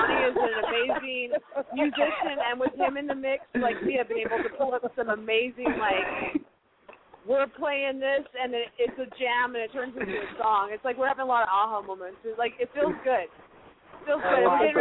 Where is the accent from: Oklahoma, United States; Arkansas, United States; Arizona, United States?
Arizona, United States; It reminds me of the town I grew up in Arizona, except for it's in the mountains and there's more people.